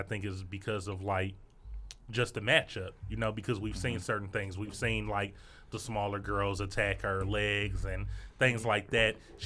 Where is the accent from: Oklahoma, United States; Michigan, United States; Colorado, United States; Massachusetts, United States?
Michigan, United States; Detroit; He was super whack, and he was from St. Louis, and I was from Detroit, and we was both from the Midwest.